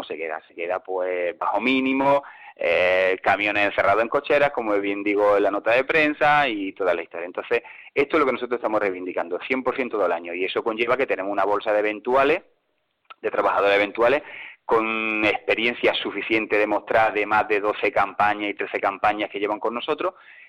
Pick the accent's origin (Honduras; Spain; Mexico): Spain; Granada, Andalusia; aquí yo soy de Granada.